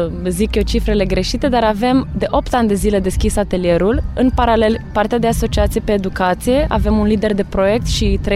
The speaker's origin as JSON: {"language": "Romanian", "town": "Drobeta-Turnu Severin", "region": "Mehedinți County", "country": "Romania", "tie": "born or raised there", "said": "eu aveam un istoric personal de a cânta cu romii pe străzile unde am copilărit, în Drobeta, Turnul Severin"}